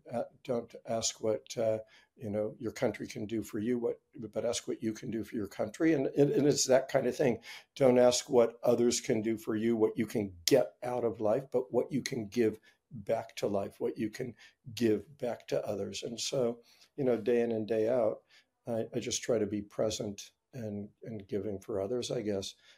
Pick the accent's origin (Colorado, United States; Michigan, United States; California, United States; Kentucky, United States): California, United States; whenever people ask me where I'm from, I always say I'm from California, not from the United States, because we're definitely, a different outlook.